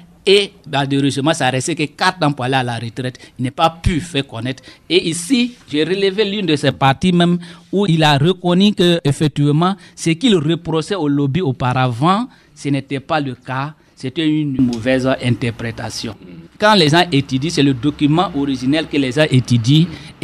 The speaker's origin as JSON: {"language": "French", "town": "Varalé", "region": "Zanzan", "country": "Côte d’Ivoire", "said": "Moi, je suis de Varale. Mm-hmm. Je suis à quelques 7 kilomètres de ce village que je maîtrise très bien."}